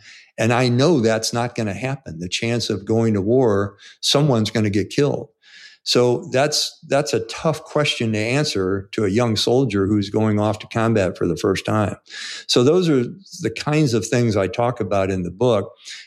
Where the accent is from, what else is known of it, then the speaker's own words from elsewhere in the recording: St. Louis, Missouri, United States; Tim, you know I'm from St. Louis. I had never left the city of St. Louis until I went off to West Point, yeah, and my first time on a plane.